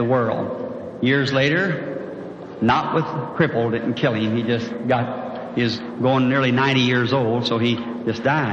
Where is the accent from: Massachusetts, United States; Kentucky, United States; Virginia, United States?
Kentucky, United States; born there; I was born in Kentucky.